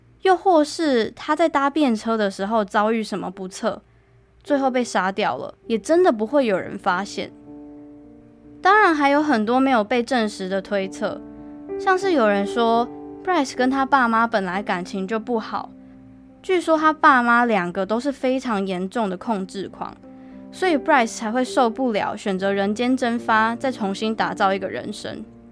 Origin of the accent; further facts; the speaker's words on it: Taiwan; 就跟我们台湾人会去拜拜一样。